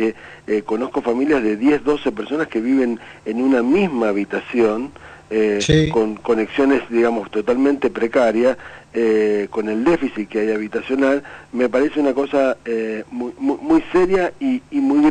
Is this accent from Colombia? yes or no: no; San Justo, Buenos Aires Province, Argentina; me crié en San Justo, en el conurbano bonaerense